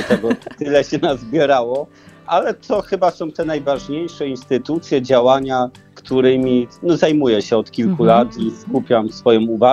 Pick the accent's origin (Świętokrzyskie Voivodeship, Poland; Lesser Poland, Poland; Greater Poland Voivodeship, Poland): Greater Poland Voivodeship, Poland; Tłoki Niewielkie; Wychowałem się w Tłoki Niewielkiej koło Kalisza